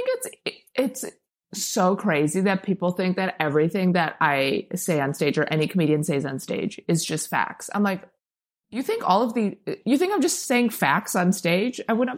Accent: Chicago, Illinois, United States; now in Los Angeles, United States

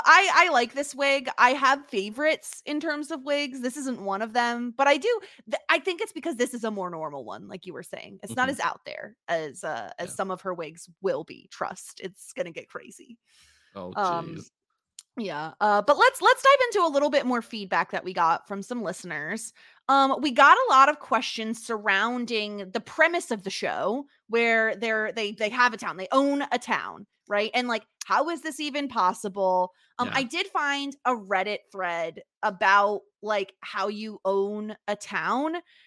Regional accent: United States; let me just tell you, as an American, I could tell you

